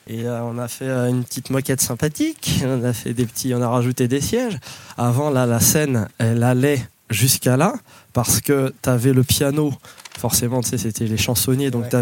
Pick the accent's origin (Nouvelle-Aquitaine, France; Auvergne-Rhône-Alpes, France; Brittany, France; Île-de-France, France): Île-de-France, France; Saint-Denis; J'ai grandi à Saint-Denis